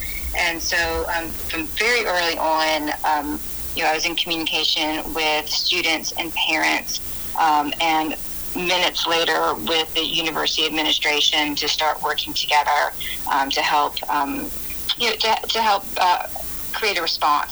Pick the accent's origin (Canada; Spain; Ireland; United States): United States; Montgomery, Alabama; I grew up in Montgomery, Alabama. My whole family is Jewish